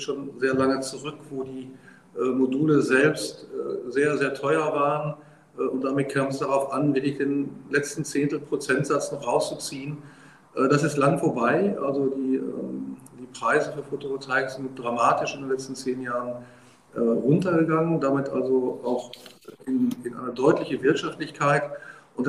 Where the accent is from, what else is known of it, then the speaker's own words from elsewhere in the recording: North Rhine-Westphalia, Germany; Ich komme aus dem Bergischen Land